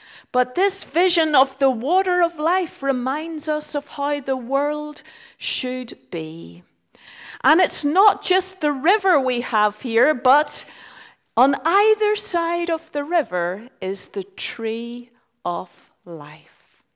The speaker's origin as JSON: {"language": "English", "country": "Ireland", "tie": "born or raised there", "said": "The town where I grew up in Ireland was 50% one tribe and 50% another tribe."}